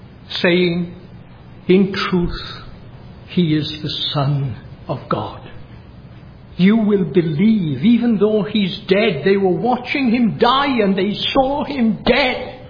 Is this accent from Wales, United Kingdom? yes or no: yes; Wales, United Kingdom; I mean, I'm Welsh. My father was Welsh. My mother was Welsh. And we go back a long way.